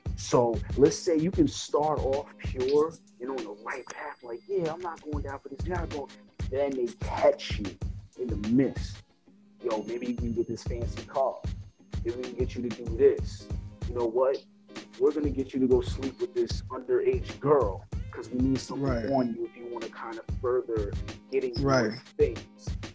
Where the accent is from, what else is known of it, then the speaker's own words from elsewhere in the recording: New York, United States; Like, I'm from New York.